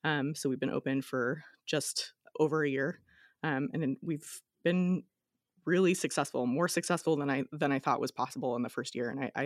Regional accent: Stockton, California, United States; I am not a native Stocktonian. I was born in Southern California, but we moved here at a very young age. And I lived in Stockton until I was in my teens, went away for college to the Bay Area

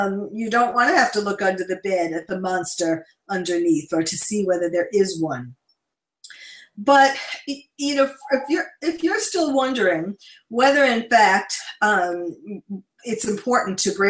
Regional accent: New York, United States; Well, actually, I'm a New Yorker. I'm a born and bred New Yorker, and you can take the girl out of New York, but you can't take the New York out of the girl, and I'm a shining example of that, even though I live on the West Coast now.

